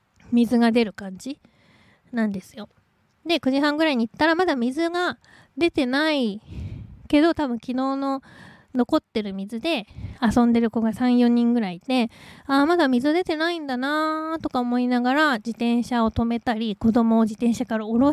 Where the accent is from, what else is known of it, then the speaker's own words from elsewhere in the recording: Tohoku, Japan; 自分の実家東北の方に帰ろうかなと思ってたんですけど